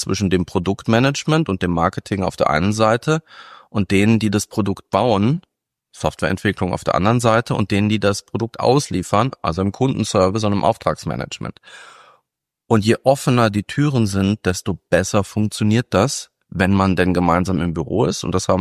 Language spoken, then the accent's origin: German; Saarland, Germany; born there; now in Darmstadt, Germany; Nein, ich bin gebürtiger Saarländer und wohne jetzt in Darmstadt.